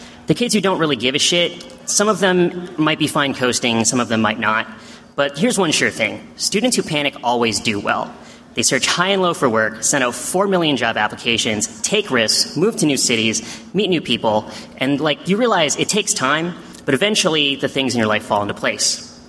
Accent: Seattle, Washington, United States; We hail from Seattle. So a lot of our friends had pretty similar experiences, and Seattle's actually been sheltered from the recession a little more than some places

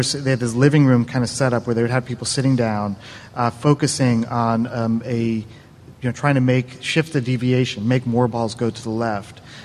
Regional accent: Princeton, New Jersey, United States; Actually, I grew up in Princeton.

